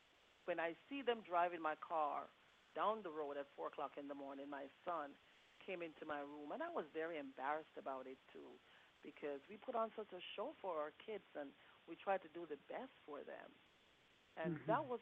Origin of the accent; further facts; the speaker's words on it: Jamaica; moved away; And coming from another country, I'm originally from Jamaica, I had to start over.